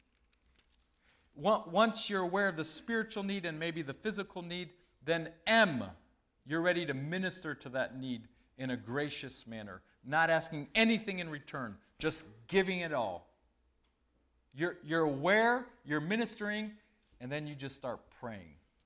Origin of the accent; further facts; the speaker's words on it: Mali; also born or lived in France; I grew up in Mali, West Africa, and then France.